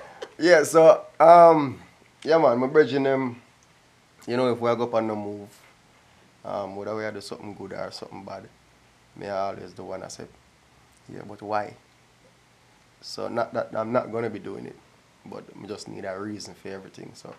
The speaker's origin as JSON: {"language": "English", "country": "Jamaica", "said": "Because I'm a Jamaican. And that's what I'm selling."}